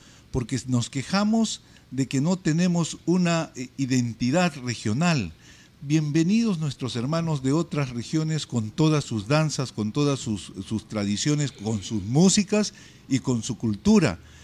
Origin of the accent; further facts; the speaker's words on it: Puerto Maldonado, Madre de Dios, Peru; born there; me conocen que yo nací aquí en Puerto Maldonado un 14 de agosto del año 53.